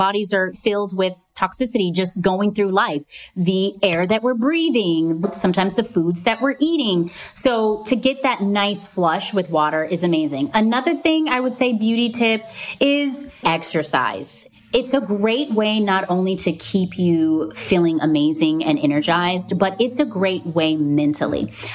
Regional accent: Hawaii, United States; I only, you know, because I grew up in Hawaii and they do it at luau.

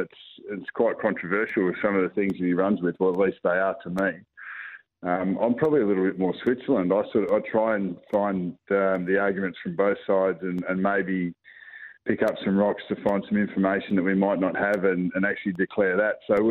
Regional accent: South Australia, Australia; born there; also born or lived in Northern Territory; now in Victoria, Australia; So I was born in South Australia. So I've always got to hail from South Australia. I've been a territory boy, but yeah, I've been in Victoria for 30 years. So whatever that is, I'm an Aussie.

